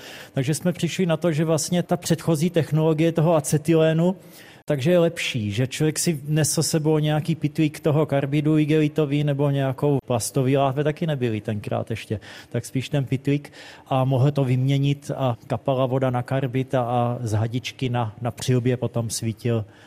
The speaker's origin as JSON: {"language": "Czech", "region": "South Moravian Region", "country": "Czechia", "tie": "born or raised there", "said": "tam u nás na Moravě využíváme"}